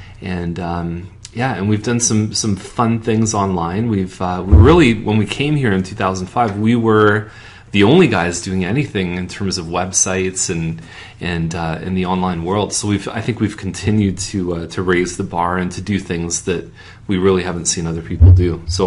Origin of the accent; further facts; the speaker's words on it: Toronto, Ontario, Canada; moved away as an adult; now in Milton, Canada; I mean, you mentioned where we're from. We moved here in 2005 from Toronto.